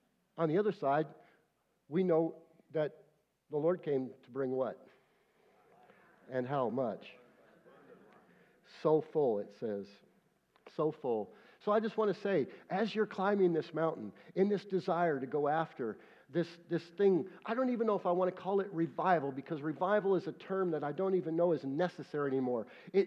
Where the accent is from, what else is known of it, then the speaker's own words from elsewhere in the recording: California, United States; also born or lived in Texas; I am from California, but I did live in Texas.